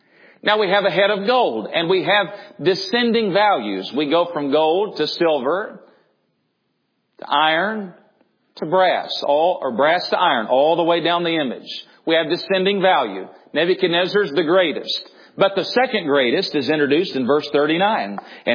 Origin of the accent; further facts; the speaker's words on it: United States; I'm an American. I'm a flag-waving, red-blooded, Whistle-Dixie American.